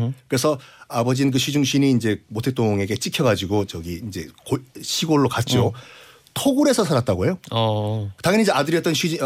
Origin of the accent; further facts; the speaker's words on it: Busan, South Korea; 저는 이제 부산인데 네. 약간 공기가 달라요.